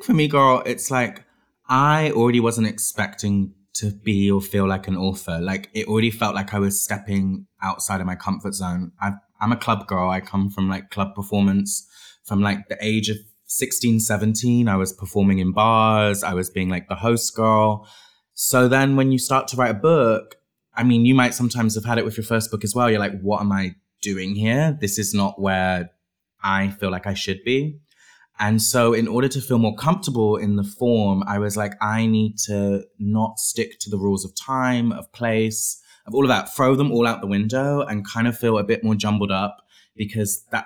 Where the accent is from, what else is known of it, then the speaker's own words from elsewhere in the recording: Bristol, South West England, United Kingdom; I grew up in Bristol in England, which for people that don't know, England is made up of more than just London.